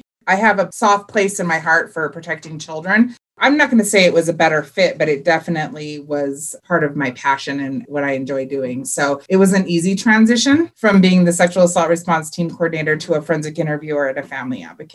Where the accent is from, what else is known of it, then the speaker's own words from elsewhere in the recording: Montana, United States; moved away as an adult; now in Colorado, United States; So I'm originally from Montana. I moved here in 1992.